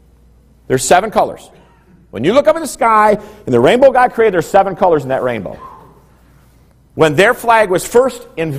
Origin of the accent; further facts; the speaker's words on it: United States; I'm still excited that I'm an American.